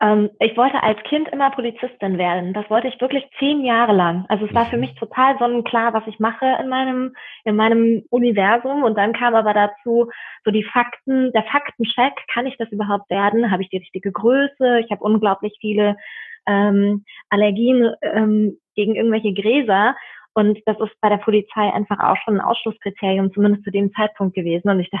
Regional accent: Bad Kreuznach, Rhineland-Palatinate, Germany; born there; now in Berlin, Germany; Nein, ich bin in der Weltmetropole Bad Kreuznach geboren. Das ist in Rheinland-Pfalz, im wunderschönen Nahetal, eine Weißweinregion.

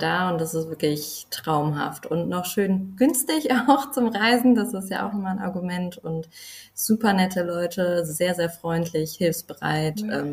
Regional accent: Cologne, North Rhine-Westphalia, Germany; Ich komme aus Köln, bin 31 Jahre alt.

